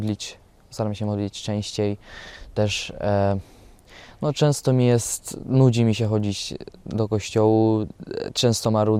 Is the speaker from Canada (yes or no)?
no; Eastern Ukraine, Ukraine; Polish is a second language; also born or lived in Gdańsk / Wejherowa; now in Czersk, Poland; przyjechałem z Ukrainy ze wschodu i przez jakiś czas najpierw mieszkałem w Gdańsku, potem bliżej Wejherowa, to tam na zachód od Gdańska. I właśnie tak gdzieś po pół roku życia w Polsce przeprowadziłem się do tego Czersku, w którym teraz mieszkam.